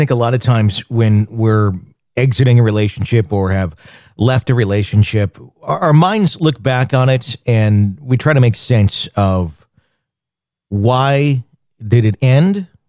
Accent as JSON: {"language": "English", "region": "Wisconsin", "country": "United States", "tie": "born or raised there", "said": "but I grew up in Wisconsin. I grew up in snow for 6 months of the year and parked on inclines all the time."}